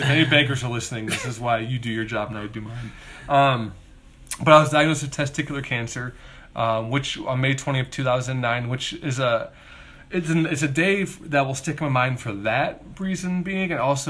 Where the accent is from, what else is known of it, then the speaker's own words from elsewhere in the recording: Cleveland, Ohio, United States; I'm from Cleveland, Ohio originally. I have to always put that out there. It's just a part of who I am.